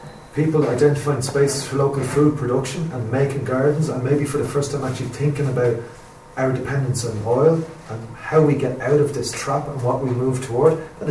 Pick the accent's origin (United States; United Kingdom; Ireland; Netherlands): Ireland; Personally, as an Irishman, I can't understand why Irish people are still just going